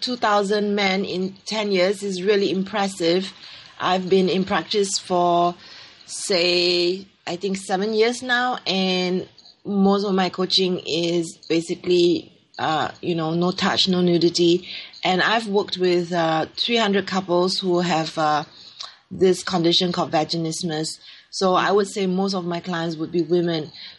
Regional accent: Singapore; I am Singaporean Chinese. I'm based in Singapore

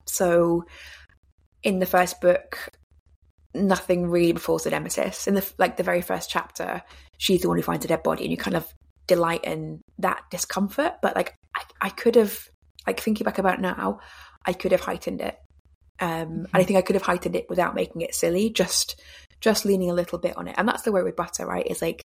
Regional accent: England, United Kingdom; I hate saying that because I'm English

